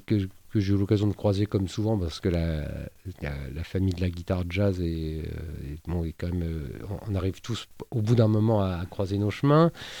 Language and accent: French; Le Havre, Normandy, France; au Havre, parce que j'ai grandi au Havre.